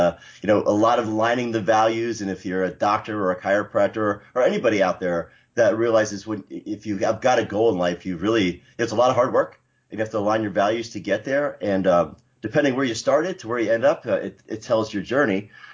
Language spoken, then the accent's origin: English; Clifton, New Jersey, United States; So, you know, starting my story, I'm from Clifton, New Jersey.